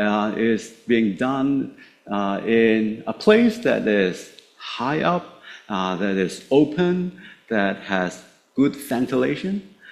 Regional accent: Hong Kong; I grew up in Hong Kong, and it's a city place, right?

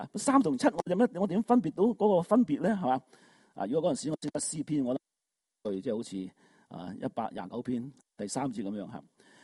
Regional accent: China; 有啲似我哋中國。啊！我哋中國人，如果睇翻我哋歷史，都係一個喺不斷喺戰爭當中啊

